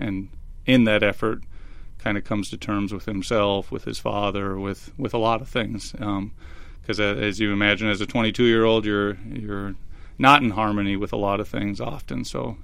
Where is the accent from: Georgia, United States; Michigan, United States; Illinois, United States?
Michigan, United States; Marquette; now in Saginaw, United States; I'm from the UP myself, born and raised in Marquette, but I get a little bit away from my roots